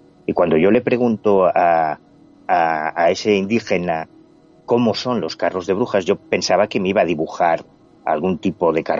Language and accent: Spanish; A Coruña, Galicia, Spain; para mí que soy de provincias, yo soy gallego, de La Coruña, toda mi vida he vivido ahí